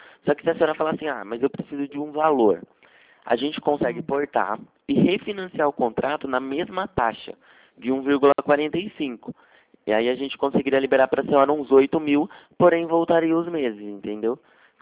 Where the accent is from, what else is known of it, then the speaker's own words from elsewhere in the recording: Piracicaba, São Paulo, Brazil; sou de Piracicaba, na verdade.